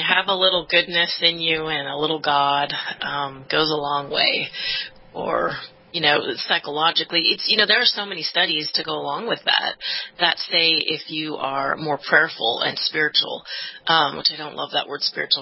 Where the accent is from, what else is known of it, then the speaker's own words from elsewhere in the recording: California, United States; moved away as an adult; I'm from California. I don't know.